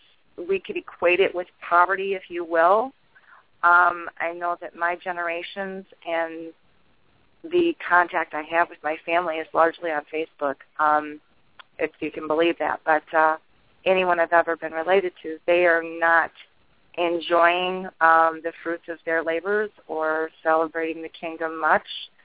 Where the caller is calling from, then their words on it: Indiana, United States; Hi, Michael. … from Indiana.